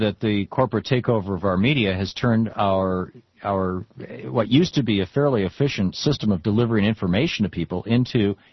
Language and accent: English; Michigan, United States; Back when I was a kid, there were several newspapers out of Detroit. I grew up in Michigan.